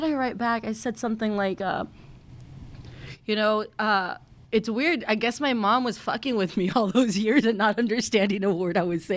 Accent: Texas, United States; I grew up in South Texas and our Spanish is very different. It's not even Spanglish or anything. It's its own kind of dialect.

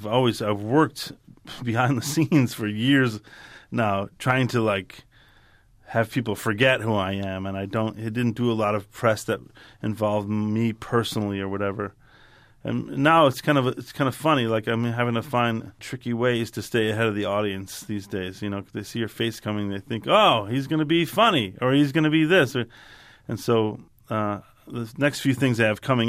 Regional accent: Chicago, Illinois, United States; I grew up in Chicago. I went to an acting school called the Theater School at DePaul University

